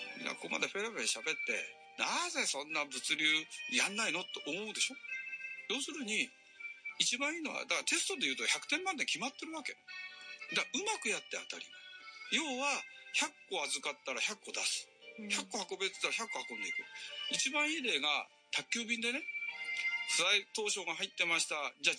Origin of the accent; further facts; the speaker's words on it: Asakusa, Tokyo, Japan; born there; あ、私ね浅草生まれでね、